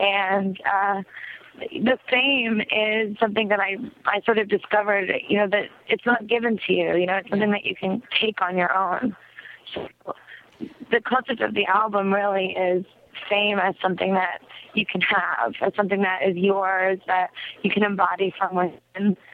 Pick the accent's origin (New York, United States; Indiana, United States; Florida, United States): New York, United States; Well, I'm from New York, born and raised, and I dropped out of college when I was 19, and I had already been playing out in New York since I was like 15 years old.